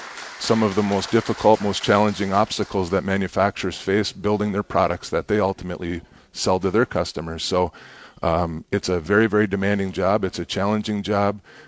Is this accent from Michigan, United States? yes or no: yes; Michigan, United States; now in Brighton, United States; I grew up in the Upper Peninsula.